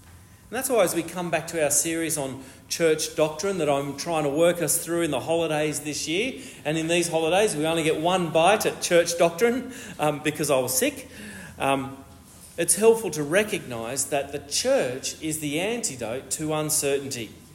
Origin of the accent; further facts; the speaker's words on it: Australia; I think we grew up in Australia with parents who said to us that things are good here.